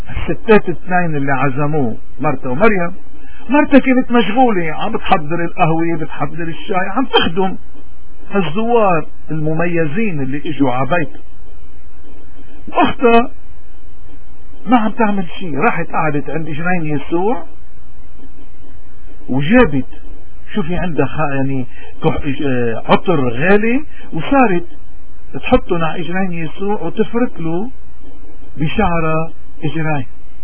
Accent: Lebanon; نحن شو مشكلتنا كلبنانيين؟

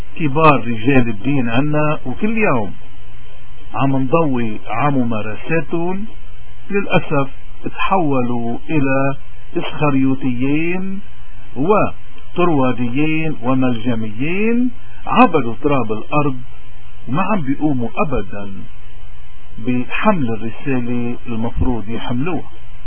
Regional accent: Lebanon; شو واجبي أنا اللبناني اليوم

